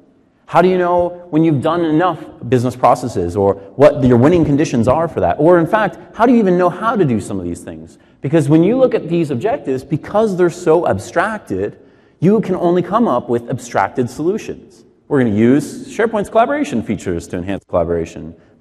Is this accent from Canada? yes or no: yes; Canada; I'm Canadian by birth. And so in Canada, we learned this right after hockey appreciation in grade school.